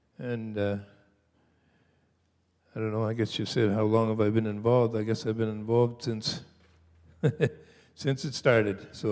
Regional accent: Sault Ste. Marie, Ontario, Canada; I grew up in Sault Ste. Marie in the west end of the city, Carpon Beach Road, on an 80-acre farm.

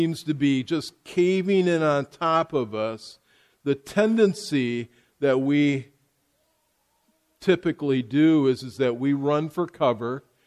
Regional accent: United States; Now, I'm still an American.

